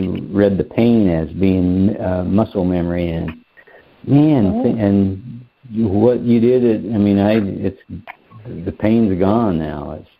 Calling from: Lake Havasu City, Arizona, United States; I'm calling from Lake Havasu City, Arizona.

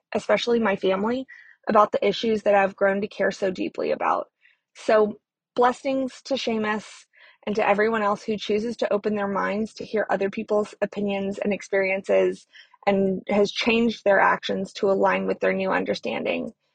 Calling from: Texas, United States; I use she, her pronouns, and I'm calling in from Texas.

